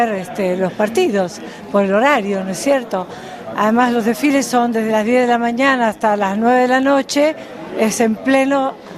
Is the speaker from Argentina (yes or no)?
yes; Argentina; Bueno, en realidad, como soy argentina, ya quedé afuera, así que elijo la moda.